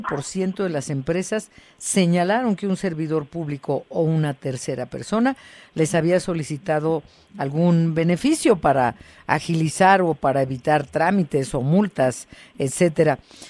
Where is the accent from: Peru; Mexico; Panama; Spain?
Mexico; esto es para que tomemos nota todos como mexicanos